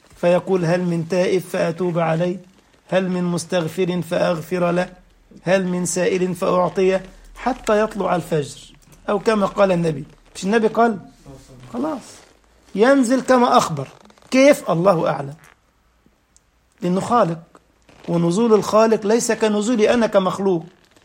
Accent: Egypt; now in Germany; وانت في ألمانيا هنا والقمر بدري تفضل ماشي القمر معاك صح، في نفس اللحظة الجماعة اللي عندنا في مصر ماشيون القمر معاهم برضو

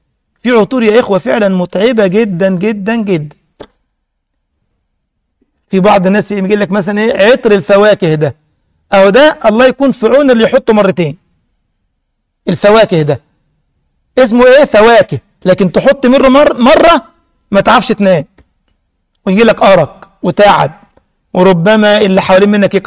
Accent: Egypt; أذكر مرة أحد المعالجين هداه الله عندنا في مصر

